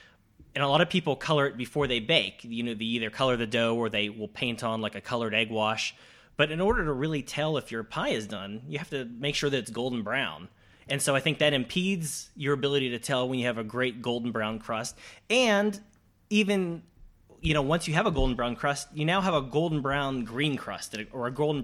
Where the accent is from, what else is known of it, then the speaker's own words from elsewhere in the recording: Pittsburgh, Pennsylvania, United States; Oh, so I lived in Pittsburgh. I grew up near Pittsburgh, and so I spent a lot of time there.